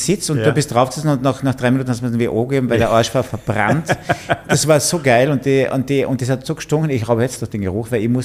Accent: Carinthia, Austria; ich als Kärntner finde Wien überhaupt nicht unfreundlich

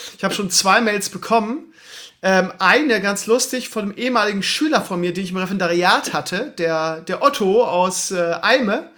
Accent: Lauenbrück, Lower Saxony, Germany; auf meine alte Heimat, das heißt Lauenbrück, Schlesl-Rotenburg oder so einlassen

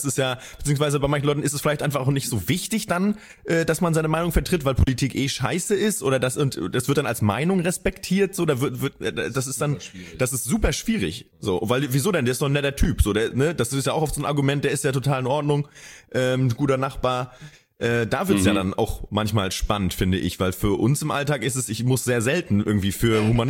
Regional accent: East Germany, Germany; Ich komme aus dem Osten

